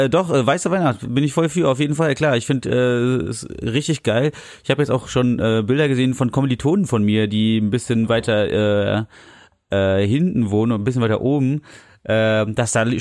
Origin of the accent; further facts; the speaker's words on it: Germany; Sorry, ich komme aus Deutschland.